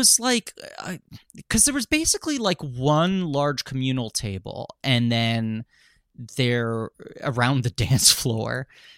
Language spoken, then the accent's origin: English; New York City, New York, United States; I'm from New York City, but I the bar mitzvah was very different over there.